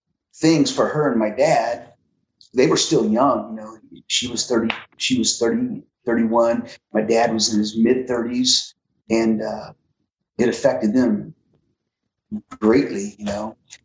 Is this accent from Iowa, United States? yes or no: yes; Iowa, United States; I was born and raised in Southeast Iowa. Never been on a farm.